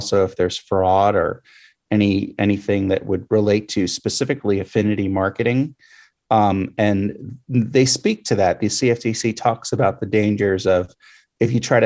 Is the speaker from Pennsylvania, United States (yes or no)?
yes; Pennsylvania, United States; My home state in Pennsylvania, you know, we have Senator Toomey, and there's lots of mining happening across this state.